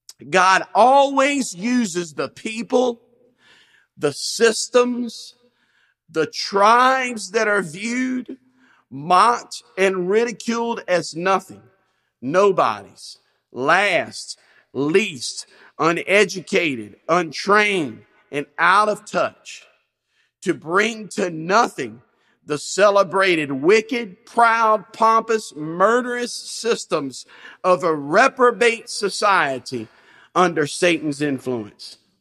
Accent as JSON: {"language": "English", "region": "Louisiana", "country": "United States", "tie": "born or raised there", "said": "You know, my home state, Louisiana, in Mississippi, year in and year out, go back and forth vying for the wonderful position of being the most impoverished states in the entire country."}